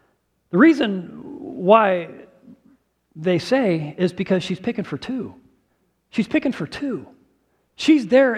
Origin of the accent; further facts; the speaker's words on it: Bonney Lake, Washington, United States; I'm the Washingtonian who's from Washington. Well, yeah, Washington, Bonnie Lake. I'm the Washingtonian from Washington.